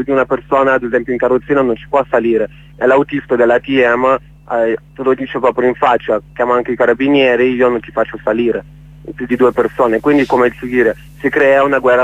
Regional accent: Russia; Italian is a second language; Non fa niente, perché sono russo e quindi capisco che a volte è difficile pronunciare il cognome mio

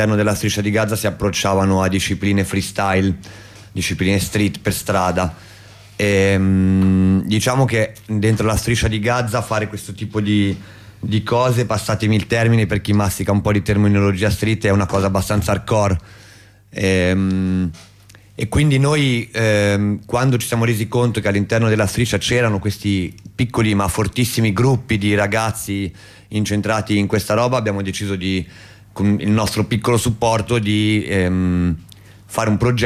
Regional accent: Milan, Lombardy, Italy; vengo appunto da Milano

